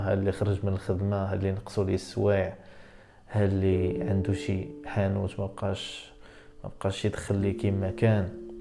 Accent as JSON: {"language": "Arabic", "country": "Morocco", "said": "صافي حنا كمغاربه صافي حنا دايزين"}